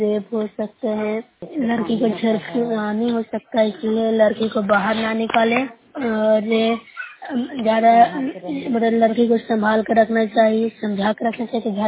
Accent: Bihar, India; मैं नूरसराय प्रखंड से हूँ, जिला नालंदा से बोल रही हूँ।

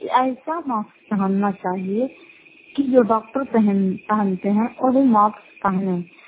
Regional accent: Fatehpur, Bihar, India; घर फतेहपुर, पंचायत मकलौता, जिला नवंदा, करापचार ब्लॉक के निवासी हूँ।

